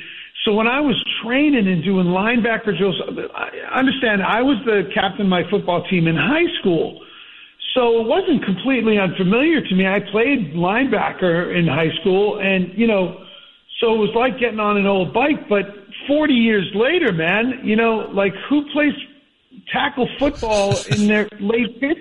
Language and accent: English; New England, United States; I'm from New England